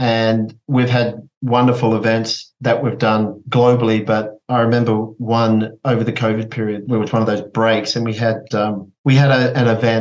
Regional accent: Queensland, Australia; When I was younger, there was less opportunity growing up in West Queensland, but I had lots of structure around me.

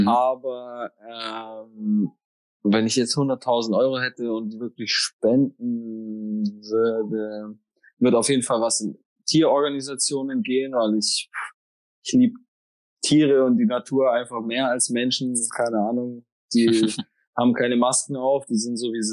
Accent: Nuremberg, Bavaria, Germany; Ein Jugendhaus bei uns in Reichensdorf hat mir immer sehr geholfen. Und die haben mir am Anfang auch Auftritte geklärt. Also ja, Südstadtfest hier in Nürnberg.

